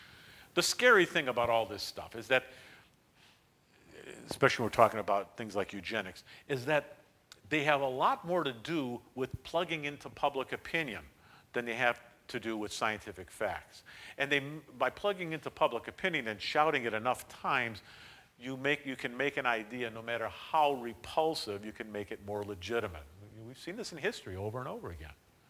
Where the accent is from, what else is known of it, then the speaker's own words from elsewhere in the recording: Ohio, United States; You know, I'm from Ohio, and we do it by district.